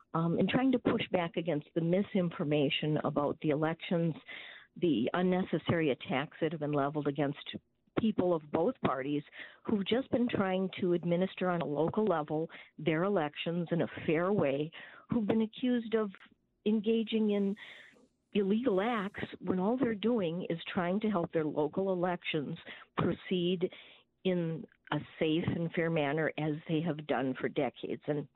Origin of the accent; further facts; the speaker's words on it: Wisconsin, United States; I'm very partial since I'm originally from Bayfield County and went to school in Mason